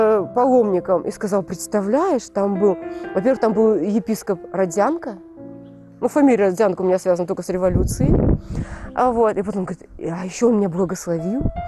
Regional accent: Orenburg, Orenburg Oblast, Russia; born there; И он служил как раз в Оренбурге. И он остался здесь после армии. Они поженились с мамой, и я родилась в Оренбурге.

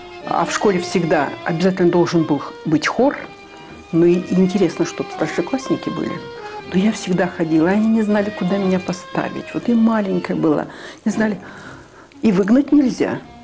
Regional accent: Omsk Oblast, Russia; also born or lived in Ulan-Ude; Я родилась в простой очень семье. Родилась в Улан-Удэ. И всю жизнь мечтала попасть туда и посмотреть, что это за город. Потому что года два мне было, меня увезли оттуда, в Омскую область.

